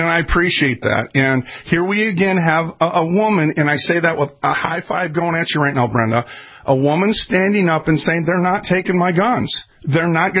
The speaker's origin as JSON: {"language": "English", "town": "Minneapolis", "region": "Minnesota", "country": "United States", "tie": "born or raised there", "said": "And I was raised in North Minneapolis. I was a welfare kid."}